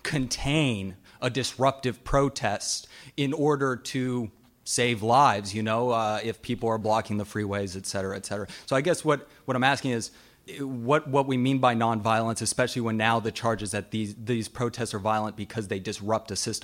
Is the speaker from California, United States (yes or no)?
yes; Oakland, California, United States; I'm from Oakland, California.